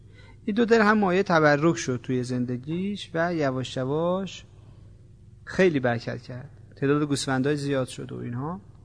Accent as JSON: {"language": "Persian", "country": "Iran", "moved": "as an adult", "said": "این وضعیت من هستش که از ایران اومدم مثلا دنبال خوشبختی توی خارج"}